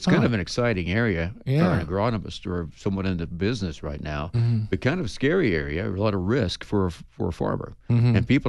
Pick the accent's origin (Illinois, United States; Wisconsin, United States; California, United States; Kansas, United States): Kansas, United States; also born or lived in Oklahoma; I come from Kansas and Oklahoma, and that's what was commonly called ditch weed back there, Andy.